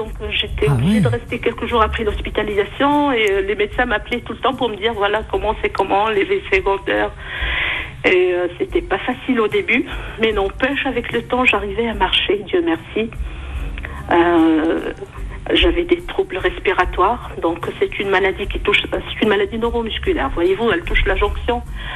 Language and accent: French; Algeria; en retournant chez moi en Algérie